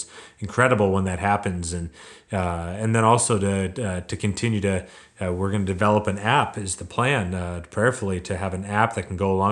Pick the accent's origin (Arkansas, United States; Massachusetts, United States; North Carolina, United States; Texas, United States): Arkansas, United States; moved away as an adult; So I am moving away from Arkansas, where I've been most of my life, and to the state of Georgia